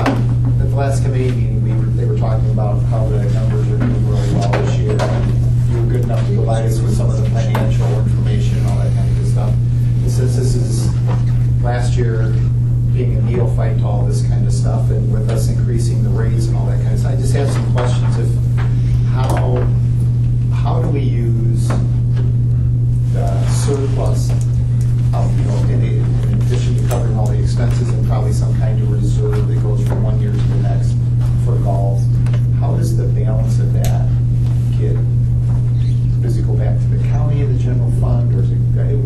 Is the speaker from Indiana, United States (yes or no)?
yes; Indiana, United States; Turns out he grew up about 3 or 4 miles from where I grew up in Indiana.